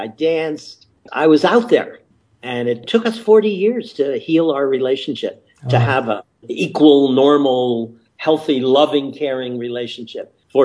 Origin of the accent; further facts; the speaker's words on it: Philadelphia, Pennsylvania, United States; I was born and raised in Philadelphia, 1940s and 50s, middle class parents, no education.